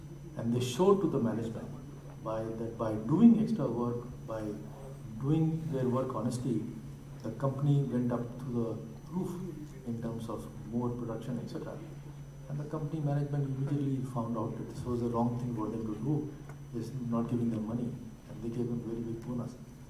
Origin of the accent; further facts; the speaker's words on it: Lucknow, Uttar Pradesh, India; we had a very big flat in Lucknow. My father, we stayed in Lucknow. I was born and raised in Lucknow.